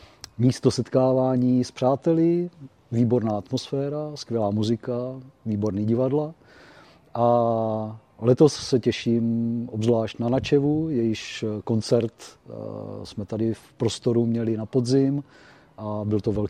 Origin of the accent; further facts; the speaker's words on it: Boskovice, South Moravian Region, Czechia; z Boskovic